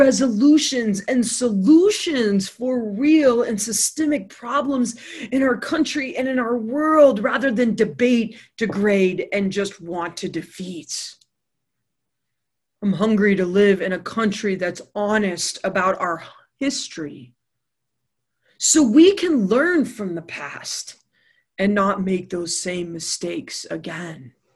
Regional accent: United States; as a teacher, as an American, as a wife, as a mom, as a sister

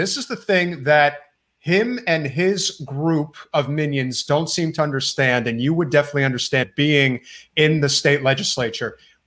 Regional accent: New Jersey, United States; We're both from Brooklyn, so I kind of have. I was raised in Jersey, so I kind of just have that accent down.

